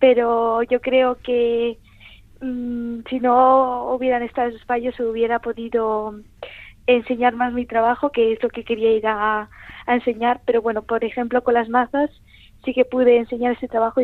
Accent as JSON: {"language": "Spanish", "country": "Spain", "said": "Bueno, pues a ver, soy española."}